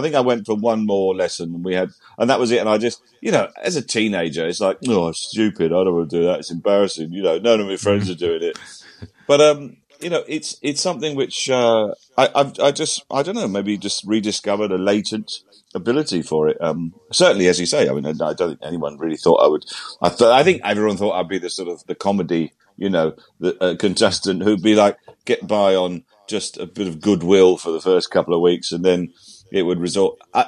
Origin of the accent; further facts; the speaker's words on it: Keynsham, South West England, United Kingdom; there was actually a dance school across the road from where I grew up in the West Country, in a little town called Keynsham.